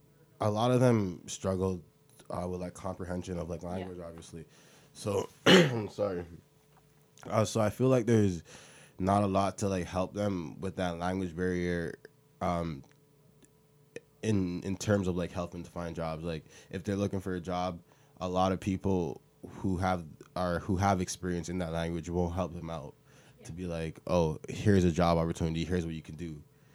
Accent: Brampton, Ontario, Canada; I'm a first-year kinesiology student. I'm from Brampton, Ontario.

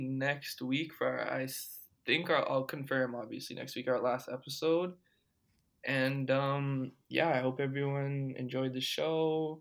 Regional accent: Toronto, Ontario, Canada; Like, I grew up in Toronto, so

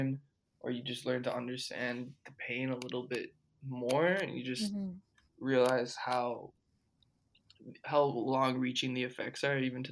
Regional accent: Toronto, Ontario, Canada; Like, I grew up in Toronto, so

